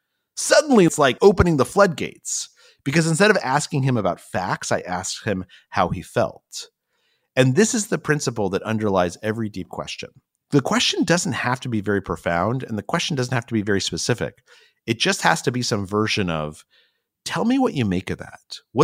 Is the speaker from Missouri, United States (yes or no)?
no; Albuquerque, New Mexico, United States; what I liked about growing up in Albuquerque